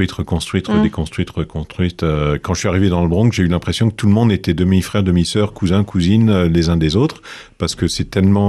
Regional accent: France; moved away; parce que ça fait 23 ans que je suis parti de la France

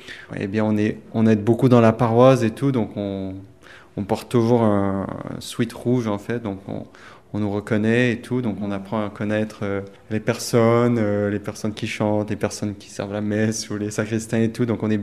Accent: Canada; now in France; Je suis arrivé en France l'été, parce que moi je suis canadien. Et donc, je suis arrivé en France et je suis arrivé à la Frate en septembre 2025.

